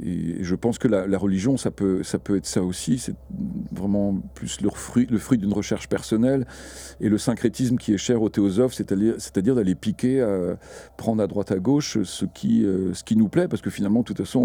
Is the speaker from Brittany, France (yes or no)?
yes; Brittany, France; je suis pas baptisé, moi je tiens à préciser, je suis né en Centre-Bretagne, mais non baptisé, ce qui était assez rare dans le coin d'où je viens.